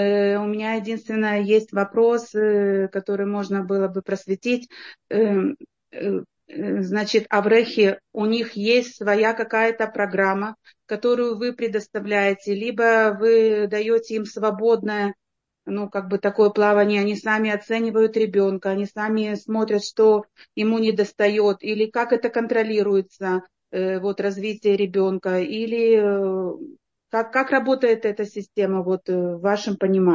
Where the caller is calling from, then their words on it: Haifa, Haifa District, Israel; Я из Хайфы, и у меня два мальчика, которые занимаются по этой программе.